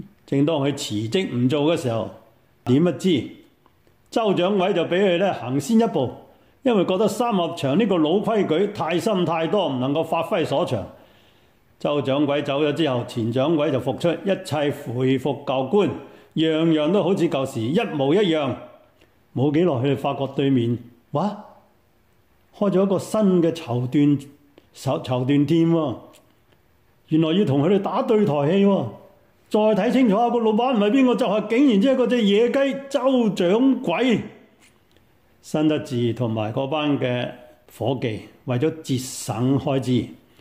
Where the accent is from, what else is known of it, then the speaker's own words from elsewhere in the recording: China; 我们中国人很怀旧，重视经验传统